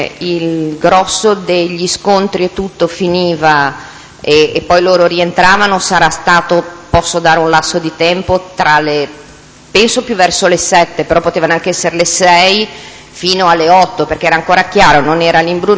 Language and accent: Italian; Genoa, Liguria, Italy; born there; Sono nata a Genova il 20 luglio del 1959.